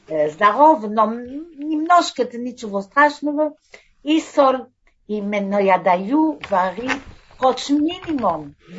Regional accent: Antwerp, Flanders, Belgium; moved away as an adult; now in Israel; Я родился в Антверпен, в Бельгии. Я была там до, когда мы женились в Бельгии, мы жили в Бельгии сначала, но я хотела прийти в Израиль.

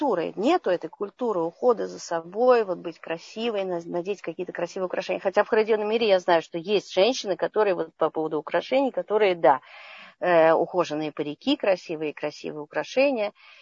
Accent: Moscow, Russia; born there; Я родилась в Москве, и у меня передо мной 4 поколения врачей, в том числе и женщин.

